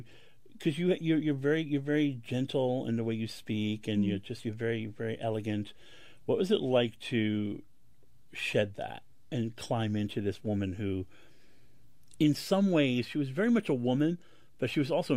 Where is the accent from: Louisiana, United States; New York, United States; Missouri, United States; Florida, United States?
New York, United States; Bronx; You know, I was raised in the Bronx and raised on, you know, WABC and pure gum, you know, bubblegum pop.